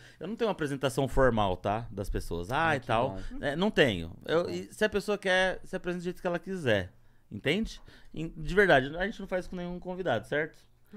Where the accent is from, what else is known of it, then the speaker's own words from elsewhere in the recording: São Paulo, Brazil; Eu tô há 10 anos aqui, eu sou paulista.